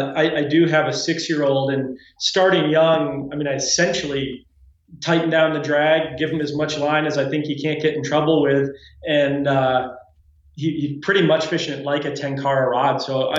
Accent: East Coast, United States; I started as a young kid. I grew up back on the East Coast, and my great-grandfather had a place up in the Berkshires of Massachusetts

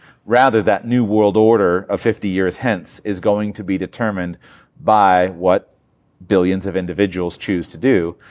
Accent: United States; I come from the United States of America, but I really don't feel very much kinship with U.S. Americans

